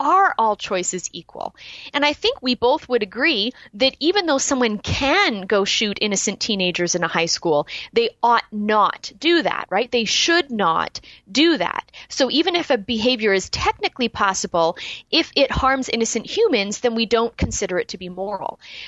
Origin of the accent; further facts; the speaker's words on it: Canada; So, for example, I'm not an American, but I am able to drive in your country, but I'm not able to vote in your country. So by being a Canadian.